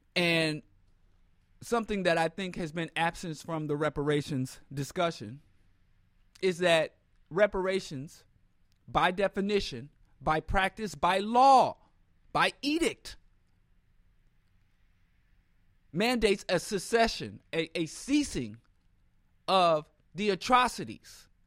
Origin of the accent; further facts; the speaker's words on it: Missouri, United States; I'm from Missouri. Or Missouri, depending on, you know, what part you're from. I'm from Missouri.